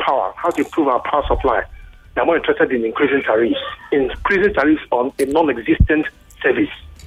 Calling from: Satellite Town, Lagos, Nigeria; from Satellite Town.

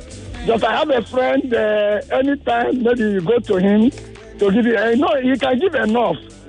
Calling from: Ikorodu, Lagos, Nigeria; I'm calling from Ikorodu.

